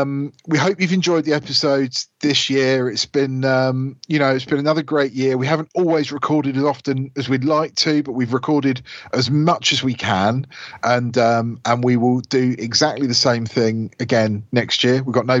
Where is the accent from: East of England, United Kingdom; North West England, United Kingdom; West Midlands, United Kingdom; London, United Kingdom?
East of England, United Kingdom; Brookmans Park; So I grew up in Brookmans Park, which is in Hertfordshire